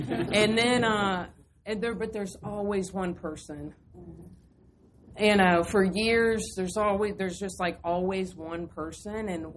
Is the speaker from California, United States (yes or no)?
no; North Carolina, United States; I'm from North Carolina, and I got sober in Georgia.